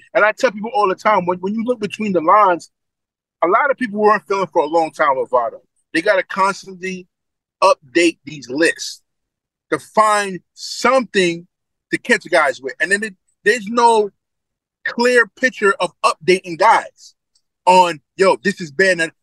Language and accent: English; Brooklyn, New York, United States; You know, I'm from Brooklyn, man. I take it on the chin. I bounce back.